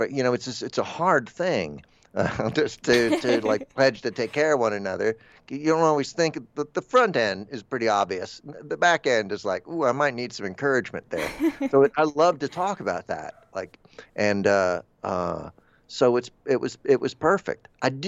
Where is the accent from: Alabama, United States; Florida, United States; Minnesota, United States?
Florida, United States; I'm Florida.